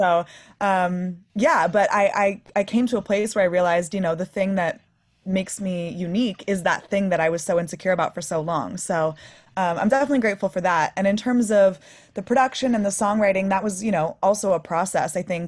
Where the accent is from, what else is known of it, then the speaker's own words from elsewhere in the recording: Los Angeles, California, United States; I'm born and raised in Los Angeles, which is, I think, pretty unique and definitely affects the type of music that I make, you know what I mean?